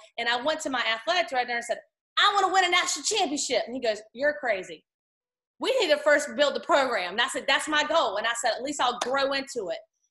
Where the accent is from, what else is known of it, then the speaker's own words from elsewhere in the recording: Virginia, United States; Boo Williams, who I played for, I'm from Virginia.